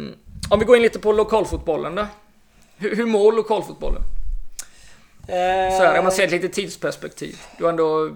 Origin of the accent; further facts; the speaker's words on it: Småland, Sweden; jag är ju uppvuxen i Småland